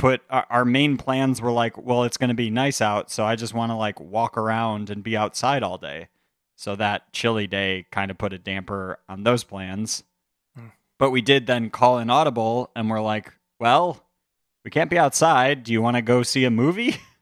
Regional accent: Chicago, Illinois, United States; We mentioned that we're from Chicago.

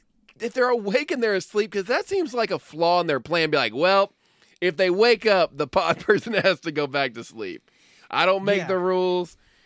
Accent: Indiana, United States; We're from Indiana.

